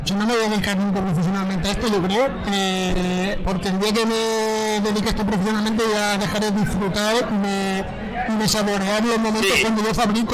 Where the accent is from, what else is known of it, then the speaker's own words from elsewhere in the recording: Casas de Simarro, Castilla-La Mancha, Spain; now in Catalonia, Spain; Y quería saludar a la gente que nos pueda escuchar de mi pueblo, que a pesar de llevar muchos años en Cataluña